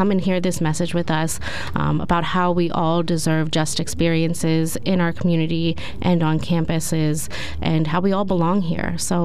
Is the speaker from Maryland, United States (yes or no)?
no; Lewisburg, Pennsylvania, United States; I grew up in Lewisburg and attending speakers at Bucknell and actually Susquehanna in middle school for the Latinx Initiative was a huge part of my own enrichment. It was just a really special thing living in a college community.